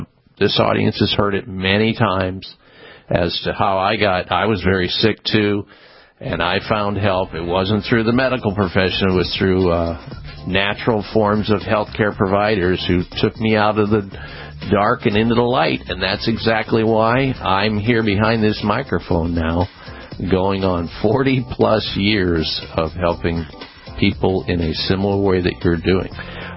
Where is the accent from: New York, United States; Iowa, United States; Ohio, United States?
Iowa, United States; I grew up in Iowa, not far away from where you grew up.